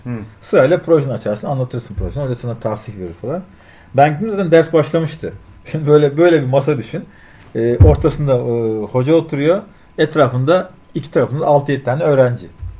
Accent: İzmir, Turkey; Abi dedim ben İzmirliyim, buranın yabancısıyım işte

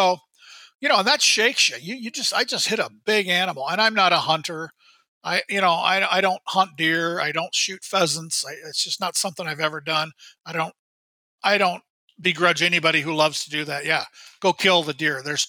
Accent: Iowa, United States; And I grew up in Iowa where there's a lot of deer.

